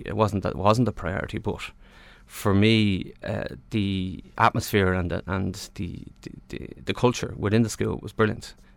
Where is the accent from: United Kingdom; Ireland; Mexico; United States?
Ireland; Sligo, Connacht; also born or lived in Newcastle; we ended up in Sligo. And there was like six of us. So five boys and one girl.